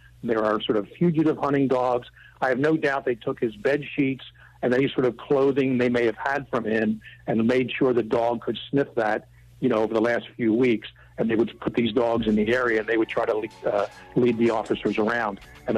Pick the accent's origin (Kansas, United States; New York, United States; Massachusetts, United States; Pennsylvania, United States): Pennsylvania, United States; even though it's relatively warm now in the southeastern Pennsylvania area, which, by the way, is my hometown